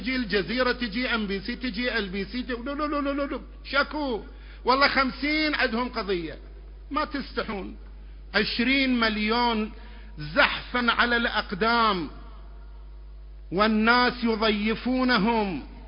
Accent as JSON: {"language": "Arabic", "town": "Karbala", "region": "Karbala Governorate", "country": "Iraq", "tie": "born or raised there", "said": "يا جماعة انا ابن كربلاء، انا ابن العراق ابا عن جد"}